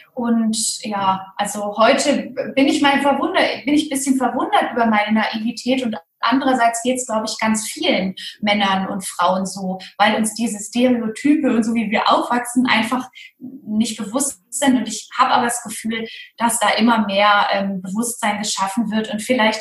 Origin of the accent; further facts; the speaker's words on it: West Germany, Germany; Wir sind in Westdeutschland groß geworden.